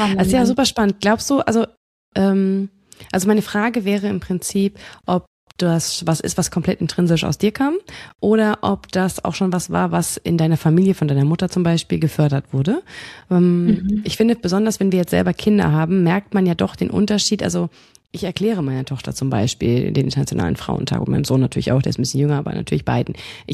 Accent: Bamberg, Bavaria, Germany; ich komme aus einer Stadt, aus Bamberg, da war das ganze Thema gar nicht so groß.

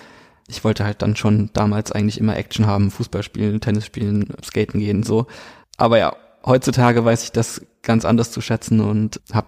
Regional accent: Kaiserslautern, Rhineland-Palatinate, Germany; moved away as an adult; now in Cologne, Germany; ich bin ein Kind der Pfalz, komme aus Kaiserslautern gebürtig und bin 2006 nach Köln gekommen, also zum Studieren einfach. Ganz klassisch, wie es viele machen. Aber ja, ich komme eigentlich quasi, kann man sagen, mitten aus dem Pfälzerwald, auch eine sehr schöne Naturparkregion.

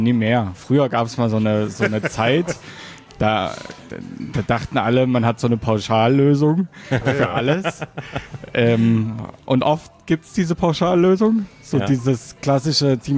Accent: Dresden, Saxony, Germany; Ich komme aus Dresden.

